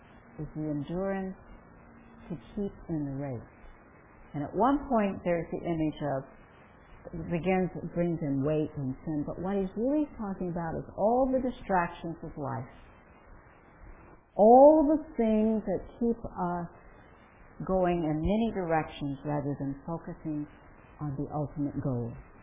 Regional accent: Colorado, United States; I can remember, in high altitude growing up in Colorado where I lived at above a mile

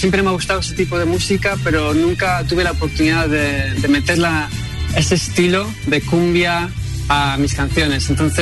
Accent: England, United Kingdom; yo estuve, me crié en Inglaterra, pero yo siempre me iba a España de vacaciones.

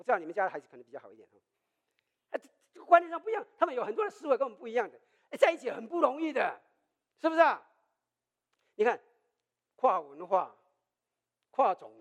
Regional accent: China; 我们中国人多一点，所以准备中国饭。

